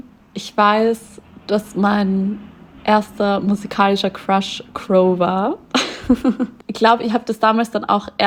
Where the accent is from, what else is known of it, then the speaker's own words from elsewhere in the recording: Styria, Austria; Also ich bin in der Steiermark aufgewachsen, in Österreich, in einem kleinen Dorf.